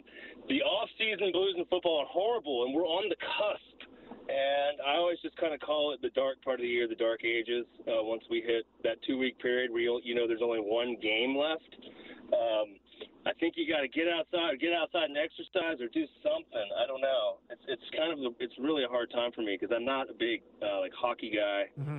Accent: Atlanta, Georgia, United States; Growing up in Atlanta, I was both a Tech and a Georgia fan, and I think you'll find that among some people.

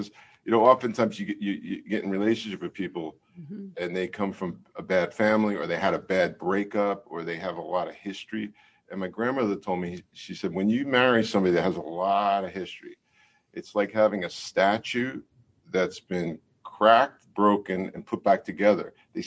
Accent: Hoboken, New Jersey, United States; I tease her parents because I'm from Hoboken, New Jersey.

